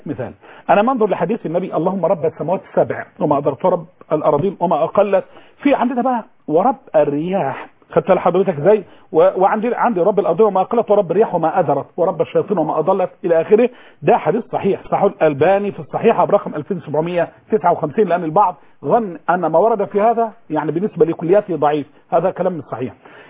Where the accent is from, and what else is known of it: Egypt